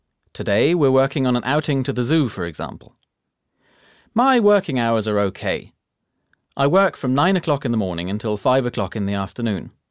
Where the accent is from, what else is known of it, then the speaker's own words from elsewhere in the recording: Beaconsfield, South East England, United Kingdom; from Beaconsfield, a small town in England, and I'm 18 years old.